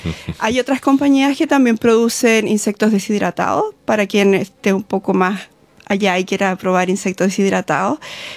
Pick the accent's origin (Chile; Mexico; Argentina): Chile; nosotros venimos de Chile, el cual no es común, porque Chile es un país frío